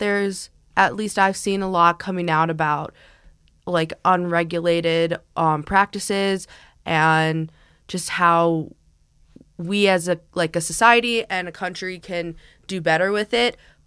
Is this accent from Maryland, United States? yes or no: no; Buffalo, New York, United States; or I'm from Buffalo, so we had a lot of snow days.